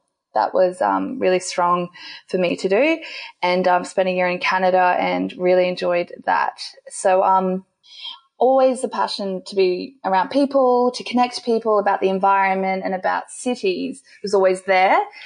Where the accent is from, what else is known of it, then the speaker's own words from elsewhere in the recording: Brisbane, Queensland, Australia; and I am born and bred in Brisbane.